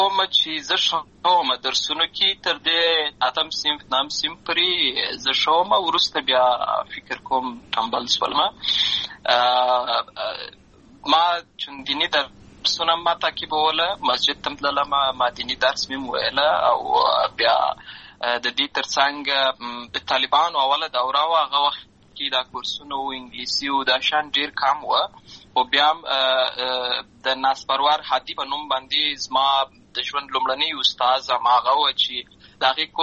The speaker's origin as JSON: {"language": "Pashto", "town": "Lashkar Gah", "region": "Helmand", "country": "Afghanistan", "tie": "born or raised there", "said": "زه په اصل کې د اروزګان ولایت یم، اما زه په هلمند ولایت لشکرګاه کې پیدا شوی یم، امالته لوی شوی یم، امالته مې ښوونځی لوستی ده، امالته مې ټول ژوند مې له هماغه ځای څخه پیل شوی دی، خو په اصل کې زه د اروزګان ولایت څخه."}